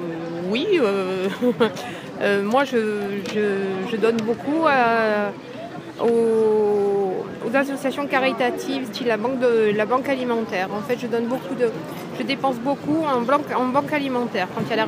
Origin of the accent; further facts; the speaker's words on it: Marseille, Provence-Alpes-Côte d'Azur, France; Oui, je suis marseillaise, oui. J'habite Château-Gombert et en fait, je vis dans mon quartier depuis que je suis née.